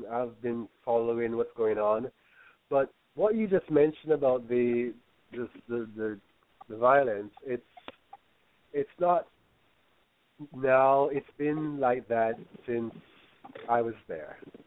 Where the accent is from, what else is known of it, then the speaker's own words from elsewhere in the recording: Kingston, Jamaica; I grew up in Kingston, in a affluent.